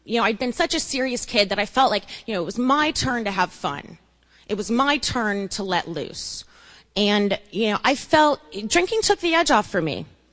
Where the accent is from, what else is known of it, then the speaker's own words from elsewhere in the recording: Kansas City, United States; I grew up in Kansas City, a place most of you probably haven't been. I was the oldest of four children